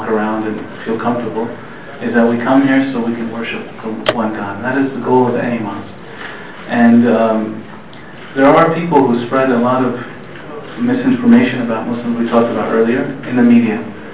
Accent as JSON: {"language": "English", "country": "United States", "tie": "born or raised there", "said": "For me personally, I grew up in America as a second generation Muslim, and I went to public schools, and all my friends were white non-Muslims."}